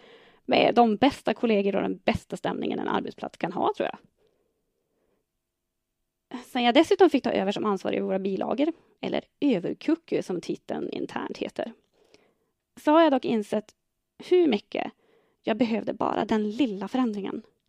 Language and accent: Swedish; Örnsköldsvik, Västernorrland County, Sweden; born there; Jag föddes på Örnsköldsviks sjukhus en lördag i september 1978.